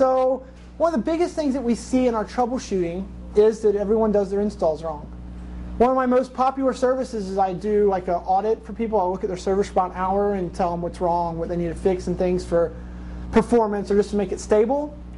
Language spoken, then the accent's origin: English; Cincinnati, Ohio, United States; I'm a Virgo. I'm from Cincinnati.